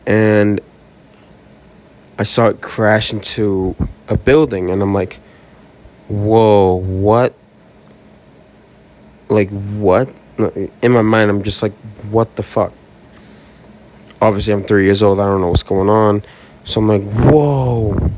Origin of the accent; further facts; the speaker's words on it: Boston, Massachusetts, United States; I'm from Boston, and this is has hit a toll real hard on us.